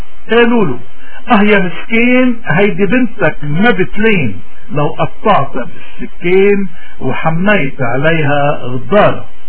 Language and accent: Arabic; Lebanon; قديش نحن اليوم بحاجة كلبنانيين تحديدا وكمسيحيين بشكل أدق إنه نرجع على سلاح الإيمان